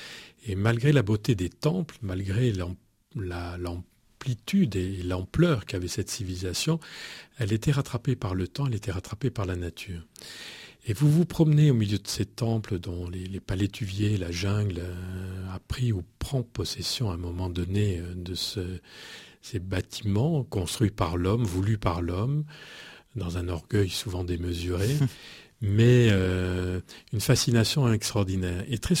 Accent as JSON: {"language": "French", "town": "Biarritz", "region": "Nouvelle-Aquitaine", "country": "France", "tie": "born or raised there", "said": "je suis originaire de Biarritz"}